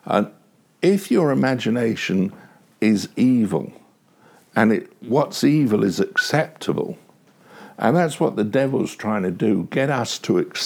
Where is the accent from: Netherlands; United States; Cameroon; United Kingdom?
United Kingdom; England; Now, you're looking, and we as English people have tribal customs.